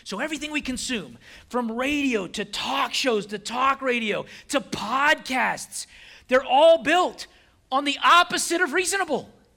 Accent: California, United States; Even though I'm from California, I may be that redheaded stepchild for y'all, but we're still related.

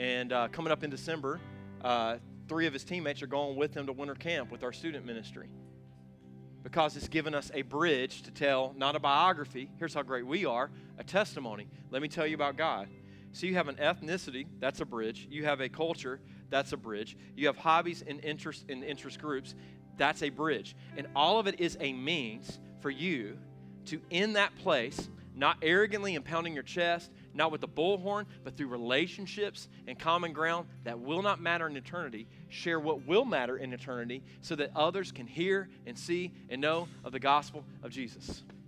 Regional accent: Greenville, South Carolina, United States; I grew up in South Greenville around the Woodmont High School community, blue-collar community that had a lot of forced integration.

